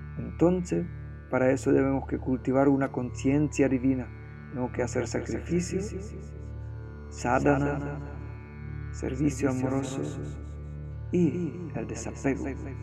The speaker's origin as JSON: {"language": "Spanish", "country": "Czechia", "second_language": "Spanish", "said": "que yo soy de República Checa y ahí el hockey tiene mucha tradición"}